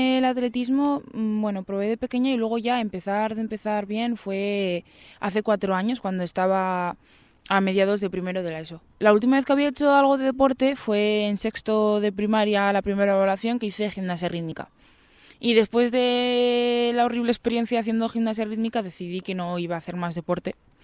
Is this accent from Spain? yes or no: yes; Spain; soy una persona que se ha criado aquí, que llevo toda mi vida aquí, que soy española